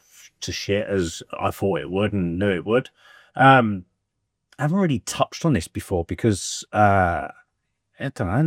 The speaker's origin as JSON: {"language": "English", "town": "Crawley", "region": "South East England", "country": "United Kingdom", "said": "Yeah, so I'm originally from Crawley, down by Brighton."}